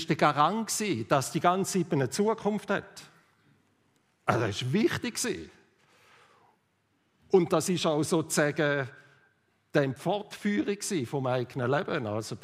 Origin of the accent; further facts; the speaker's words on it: Switzerland; Also Gebirge als Schweizer, gell? Ein paar Hügel.